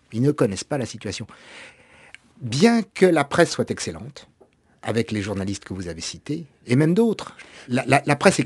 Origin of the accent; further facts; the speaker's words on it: France; Pour l'Algérie, j'étais français. J'étais impliqué en tant que français. Pour la Palestine, je suis impliqué en tant que juif.